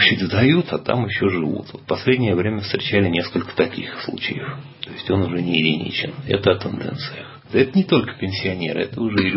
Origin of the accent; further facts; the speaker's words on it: Moscow, Russia; особенно в Москве, московский регион, поскольку мы москвичи